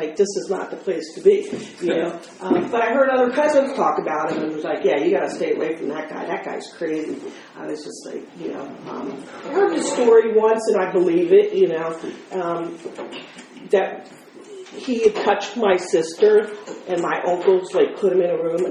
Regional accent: Philadelphia, Pennsylvania, United States; I'm born and raised in Philadelphia. Philly girl, tough girl, from, you know, very, very dangerous part of Philly.

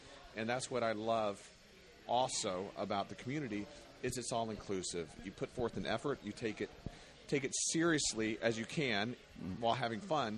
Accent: the South, United States; I'm from the South, so I know line dancing.

